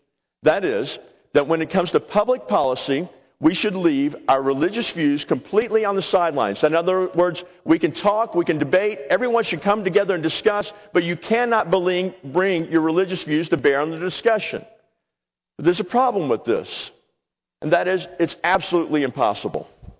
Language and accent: English; the South, United States; I'm a Southerner. I am so glad the North won the war.